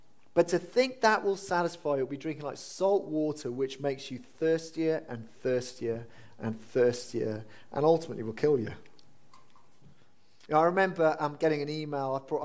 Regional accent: Wales, United Kingdom; But for those of us who were born and do remember it, and as a Welshman I did enjoy it

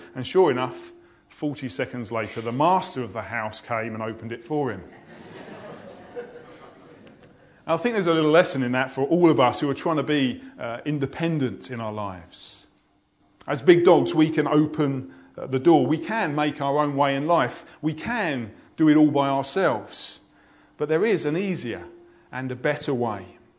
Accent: United Kingdom; And being British ourselves, we love a good underdog story, don't we?

